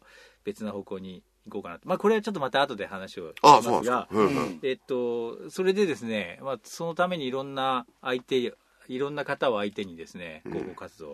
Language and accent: Japanese; Niigata, Japan; あ、私新潟です。